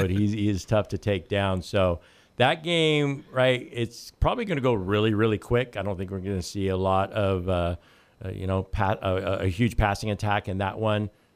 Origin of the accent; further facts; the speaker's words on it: Dinuba, California, United States; I got a heart for Dinuba, right?